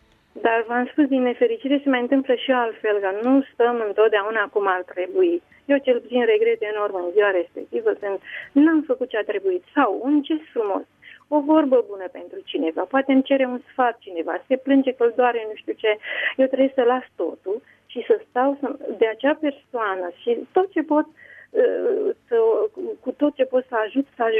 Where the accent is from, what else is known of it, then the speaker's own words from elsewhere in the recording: Pitești, Argeș, Romania; Sunt de lângă Pitești … de la Pitești.